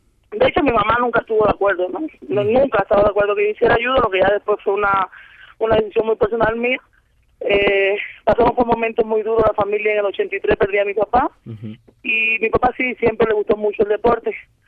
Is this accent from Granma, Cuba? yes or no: yes; Media Luna, Granma, Cuba; No, pero Media Luna, mi terruño realmente lo llevo al corazón